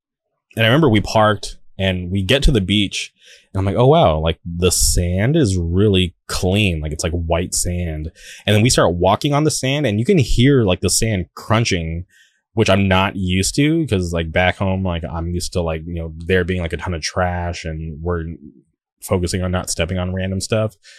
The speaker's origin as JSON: {"language": "English", "town": "Palm Springs", "region": "California", "country": "United States", "tie": "born or raised there", "said": "Because where I grew up, which isn't too far from here, I grew up in the Palm Springs area."}